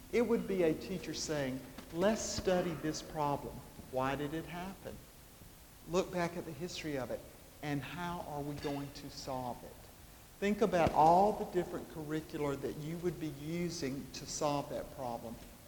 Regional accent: South Carolina, United States; I grew up in Saluda County and still live there, one of the plaintiff districts.

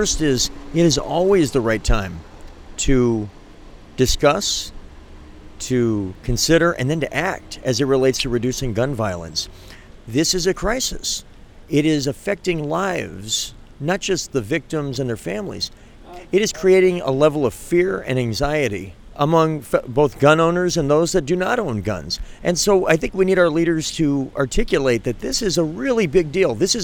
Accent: Manchester, New Hampshire, United States; both of my folks are immigrants from Quebec, the Sherbrooke area, and they met in Manchester, and I was born and raised in Manchester.

